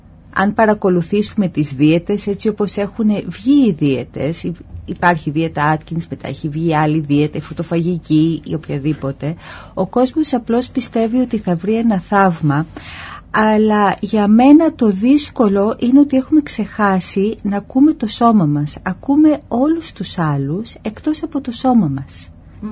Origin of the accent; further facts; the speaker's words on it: Greece; επειδή είμαστε Έλληνες και γύρω από ένα τραπέζι γιορτάζουμε, κλαίμε, χαιρόμαστε